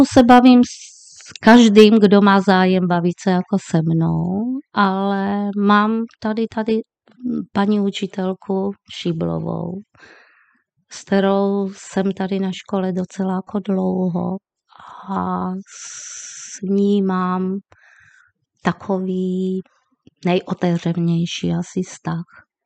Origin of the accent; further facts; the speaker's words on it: Slovakia; accent: Slovak; Czech is a second language; now in Czech Republic; tím, že jsem Slovenka, to určitě víte, že jsem Slovenka, že to poznat na mojím přízvuku.